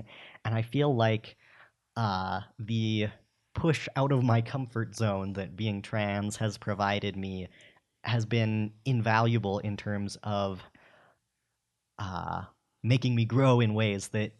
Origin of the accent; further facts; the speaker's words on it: Utah, United States; growing up in Utah in the middle of the suburbs where there's a chapel on every corner